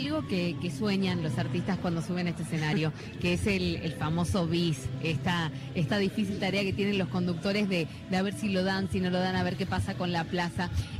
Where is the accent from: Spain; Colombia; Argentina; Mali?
Argentina; Carlos Paz, Córdoba; yo soy oriunda de Carlos Paz, es una ciudad muy particular que no tiene demasiada identidad o no tiene mucha relación con el folclore